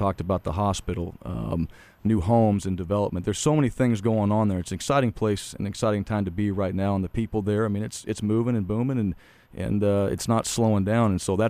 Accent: Boise, Idaho, United States; I grew up in Boise, played at Boise State, understand that when you play in your home state, there's a lot of pride there.

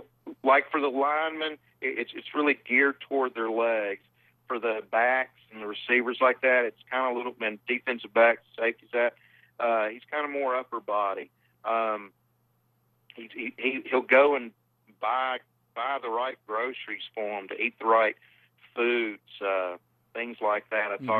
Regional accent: Pine Bluff, Arkansas, United States; I've always contended. This has been true ever since I was a kid. I'm from Pine Bluff, watched a lot of athletes play against us.

